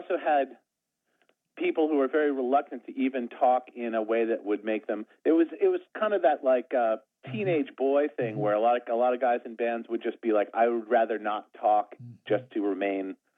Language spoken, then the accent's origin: English; Boston, Massachusetts, United States; I grew up in Boston, and the Boston analog of CBGB's was a place called The Rat.